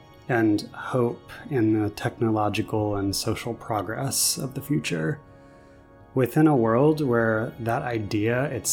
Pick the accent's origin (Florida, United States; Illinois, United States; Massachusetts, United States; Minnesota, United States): Florida, United States; I'm from South Florida, so part of what was happening was that I was really being connected to my childhood, my past